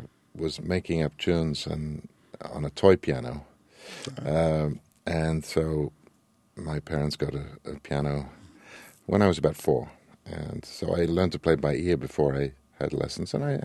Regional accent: Wolverhampton, West Midlands, United Kingdom; also born or lived in Hereford; I was born in England, in Wolverhampton, which is in the Midlands, very close to Birmingham. And I went to school. I moved around in England quite a bit because my parents were moving and job positions

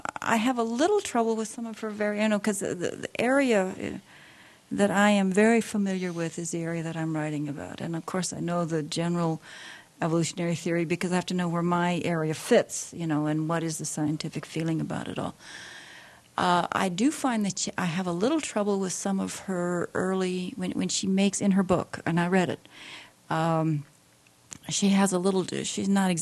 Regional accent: Chicago, Illinois, United States; born there; moved away as an adult; now in Oregon, United States; Of course, I was born in Chicago. I'm actually I was from Illinois in the beginning. Moved to Oregon after I got married

